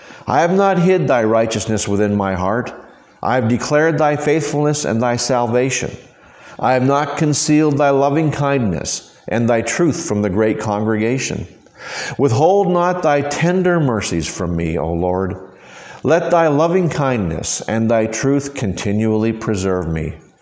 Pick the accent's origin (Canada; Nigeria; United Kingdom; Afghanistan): Canada; now in United States; growing up in Canada, I know it's a little different here in the States, but growing up in Canada, school always started after Labor Day weekend.